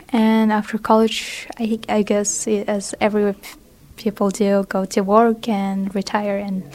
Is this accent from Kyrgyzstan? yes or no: yes; Kyrgyzstan; English is a second language; I'm from Kyrgyzstan, from Asia.